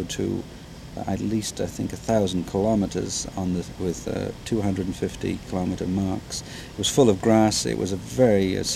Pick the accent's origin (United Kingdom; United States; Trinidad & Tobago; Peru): United Kingdom; England; The trouble in growing up in England was you can't study astronomy.